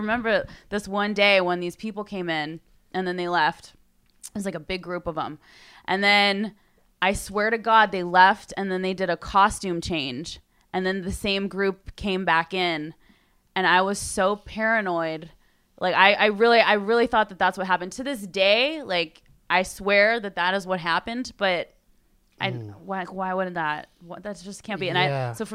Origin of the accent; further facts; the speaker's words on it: Rancho Cucamonga, California, United States; also born or lived in San Francisco Bay Area; No, I'm from here. I'm from Rancho Cucamonga, but I lived in the Bay for about 9 years.